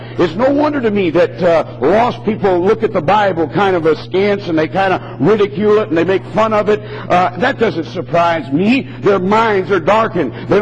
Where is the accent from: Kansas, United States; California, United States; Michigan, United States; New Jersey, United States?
Michigan, United States; Detroit; born there; I was born in Detroit, Michigan, 1946.